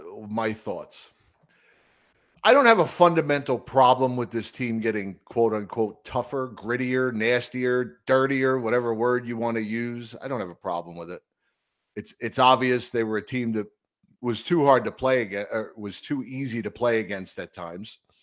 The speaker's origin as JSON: {"language": "English", "country": "United States", "said": "And as an American, I couldn't be happier to see that team lose."}